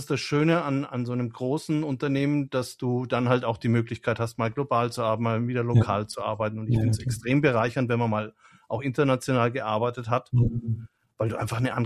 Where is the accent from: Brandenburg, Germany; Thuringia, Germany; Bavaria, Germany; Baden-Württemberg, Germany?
Bavaria, Germany; Nuremberg; ich komme ursprünglich aus Nürnberg